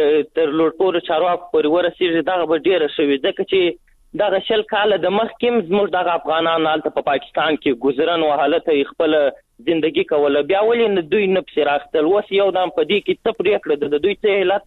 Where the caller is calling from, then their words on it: Kandahar, Afghanistan; د کندهار څخه درته په تماس کې